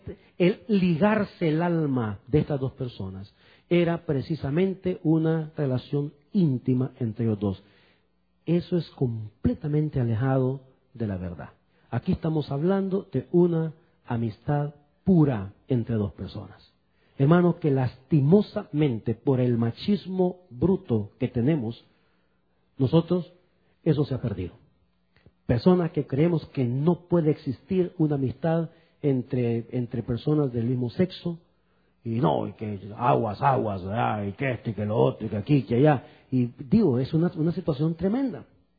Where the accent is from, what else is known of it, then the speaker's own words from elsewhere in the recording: El Salvador; Como salvadoreño que soy, ¿verdad?